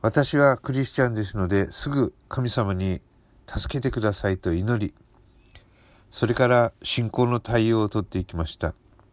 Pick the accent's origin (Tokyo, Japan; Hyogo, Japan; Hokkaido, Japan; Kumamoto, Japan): Kumamoto, Japan; 仕事が熊本ということもあり、週末だけ人吉に行って、普段は熊本の実家で生活をしています。